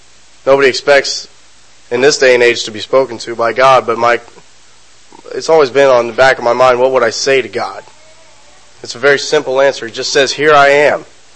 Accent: United States; I am an American and we are notorious for pronouncing things wrong.

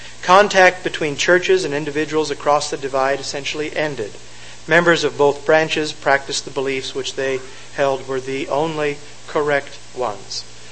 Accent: Compton, California, United States; born there; I was born in Compton, California.

